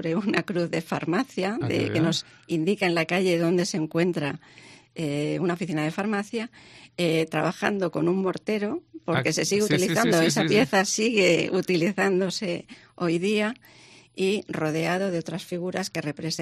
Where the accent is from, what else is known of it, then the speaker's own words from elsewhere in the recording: Valencian Community, Spain; Somos valencianos, estábamos en la ciudad de Valencia